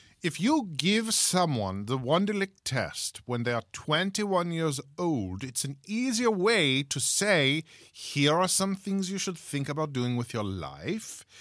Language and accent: English; Dortmund, North Rhine-Westphalia, Germany; I'm from Dortmund in Germany.